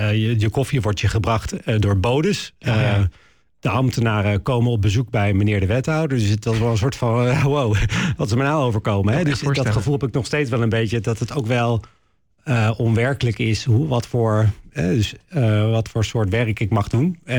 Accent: Haarlem, North Holland, Netherlands; Ik kom uit Haarlem

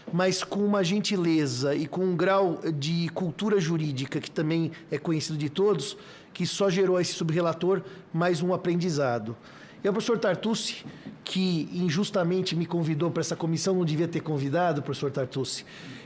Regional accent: Itapuí, São Paulo, Brazil; como diríamos também em Jaú, de onde eu venho, Itapuí, para ser mais preciso

